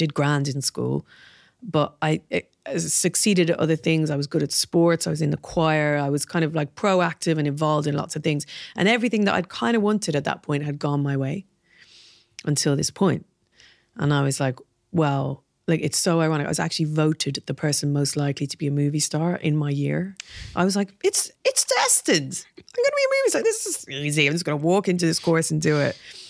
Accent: Dublin, Leinster, Ireland; all of the baggage that comes from growing up in Dublin, you know, everyone wants to know what school you go to.

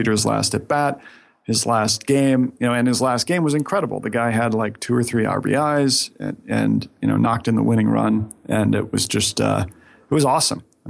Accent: Boston, Massachusetts, United States; also born or lived in New York; I'm from Boston, so... but no, even when he went up, you know, his last game in Fenway, he had a standing ovation

